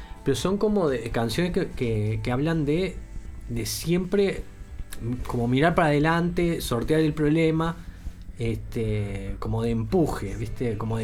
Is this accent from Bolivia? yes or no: no; Uruguay; sabemos cómo somos los uruguayos